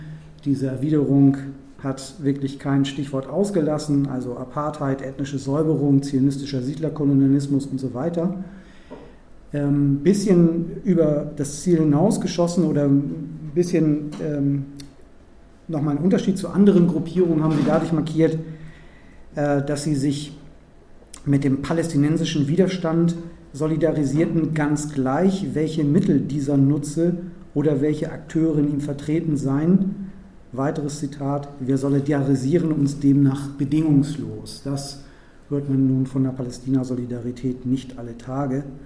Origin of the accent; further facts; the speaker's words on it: Hamburg, Germany; now in Berlin, Germany; Ich komme ja aus Hamburg, ich war mittendrin.